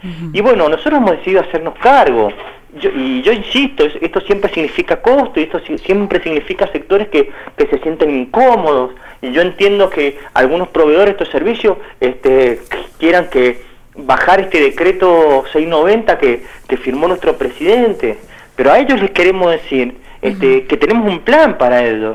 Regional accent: Mendoza, Argentina

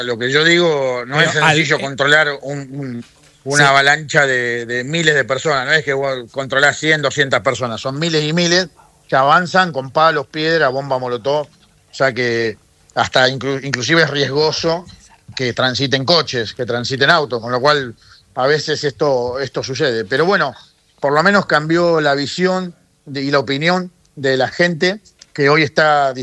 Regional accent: Rosario, Santa Fe, Argentina; Yo soy de Rosario, hace 15 años que estamos sufriendo una guerra narco.

